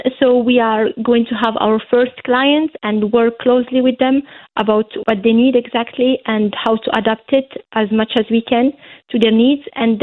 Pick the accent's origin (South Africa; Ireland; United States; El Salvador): Ireland; Munster; I am from Kerry